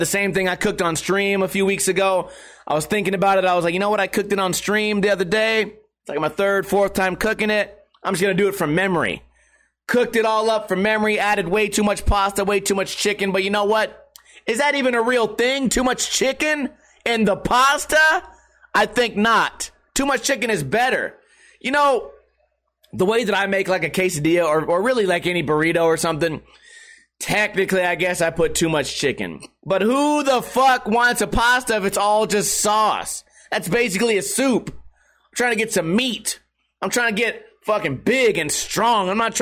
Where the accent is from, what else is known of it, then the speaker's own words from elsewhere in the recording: Las Vegas, Nevada, United States; I'm from Las Vegas, so I have a lot of friends.